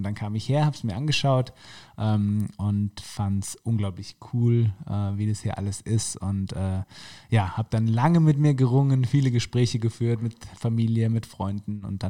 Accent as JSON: {"language": "German", "region": "Baden-Württemberg", "country": "Germany", "lives_now": "Munich, Germany", "said": "Genau, also badische Herkunft."}